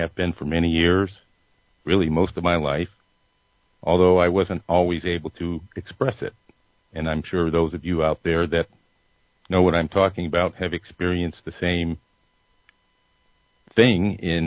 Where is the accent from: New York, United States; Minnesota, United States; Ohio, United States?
Ohio, United States; born there; I was born in Ohio 56 years ago today, believe it or not.